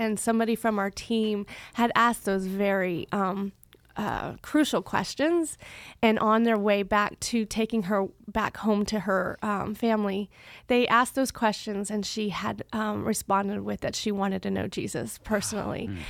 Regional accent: Womelsdorf, Pennsylvania, United States; Wommelsdorf.

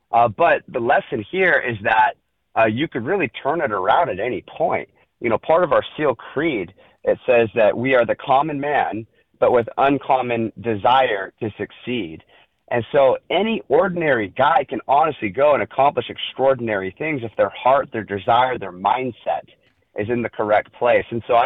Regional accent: Huntington Beach, California, United States; back here in my hometown, Huntington Beach, California

